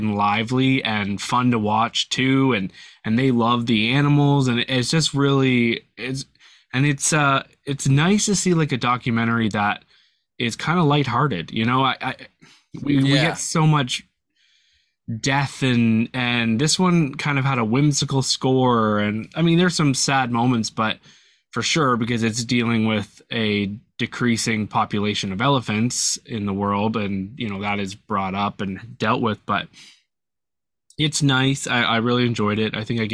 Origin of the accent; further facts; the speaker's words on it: Canada; And I'm Canadian, so like a lot of this is just right over my head.